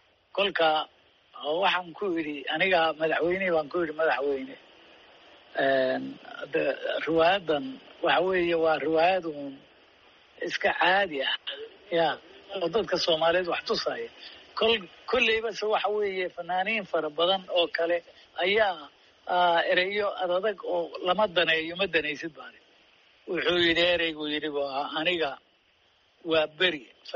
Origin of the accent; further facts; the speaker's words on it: Somali Region, Ethiopia; moved away as an adult; now in United States; waxaan ku soo barbaaray dalka Ethiopia oo qoomiyad ku joogaan deegaanka Soomaalida especially weliba Soomaalida iyo Oromada halkaas aan ku soo barbaaray